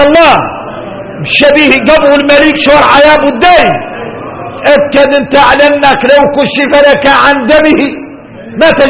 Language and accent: Arabic; Mauritania; شوفوا احنا موريتاني